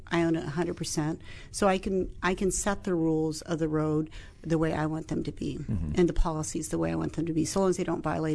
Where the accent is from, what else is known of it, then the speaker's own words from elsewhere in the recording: Omaha, Nebraska, United States; Omaha, Nebraska.